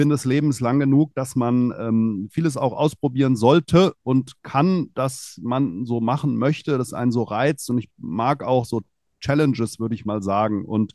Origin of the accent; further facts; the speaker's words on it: Hesse, Germany; aufgewachsen bin ich im Rhein-Main-Gebiet und habe dann Bauingenieurwesen studiert